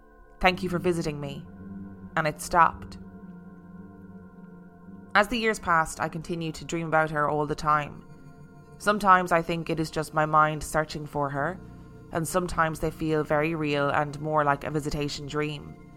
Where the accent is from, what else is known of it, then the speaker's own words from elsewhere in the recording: United States; I grew up in America and have been to many state fairs, and I've never seen a camel at these fairs.